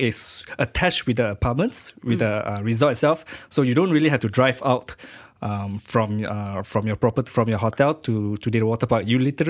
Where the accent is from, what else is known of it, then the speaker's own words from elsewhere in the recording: Klang, Selangor, Malaysia; No, I'm not. I'm from Klang.